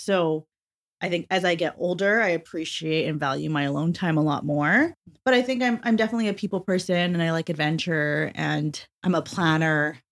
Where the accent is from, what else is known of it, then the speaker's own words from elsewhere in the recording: British Columbia, Canada; also born or lived in Egypt; I immigrated to Canada when I was only 2 months old, and I grew up just outside of Vancouver with my parents